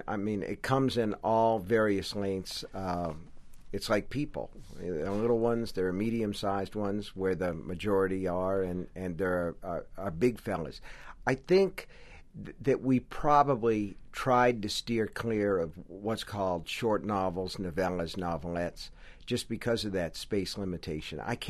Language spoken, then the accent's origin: English; Maine, United States; Well, I like it, of course, because it's a New England story, and I'm from Maine.